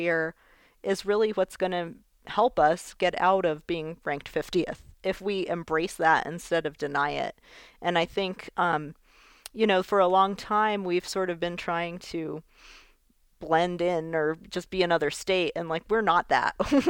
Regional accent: Española, New Mexico, United States; when I was growing up in Española, the definition of success was leaving, at least, you know, to Albuquerque.

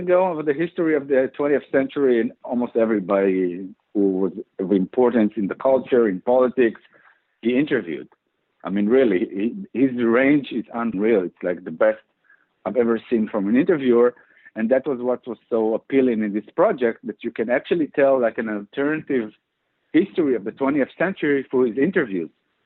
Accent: Israel; moved away; when I was growing up in Israel.

